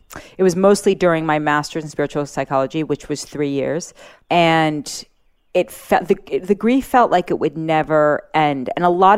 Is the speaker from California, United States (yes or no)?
no; New York City, New York, United States; I grew up in Manhattan, but I might as well have been raised in the South in a way because the the customs were so strict